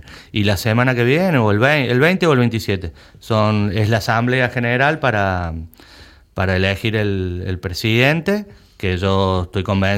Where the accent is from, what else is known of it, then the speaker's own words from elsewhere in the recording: Argentina; Y este es un país futbolero, como el mío, como en Argentina, entonces nos toca picar piedra.